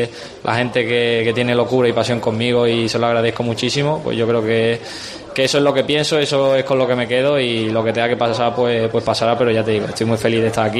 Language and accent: Spanish; Cádiz, Andalusia, Spain; date cuenta que yo soy aquí de Cádiz